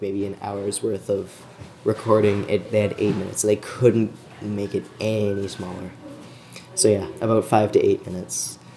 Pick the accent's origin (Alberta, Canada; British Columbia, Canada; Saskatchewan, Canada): British Columbia, Canada; Sonora Island; I'm just going to say that I'm from Sonora Island. I've been up there the past 4 years, but it feels like a lifetime that I've been up there my whole life.